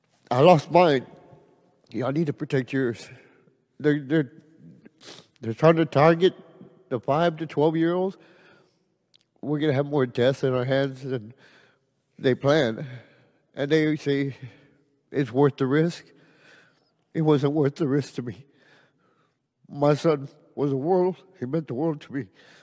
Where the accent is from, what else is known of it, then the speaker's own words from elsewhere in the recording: Edinburg, Texas, United States; I'm from Edinburgh, Texas.